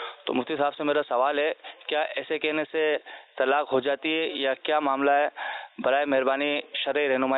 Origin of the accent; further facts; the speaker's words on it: Karachi, Sindh, Pakistan; میں باب المدینہ کراچی سے ہوں.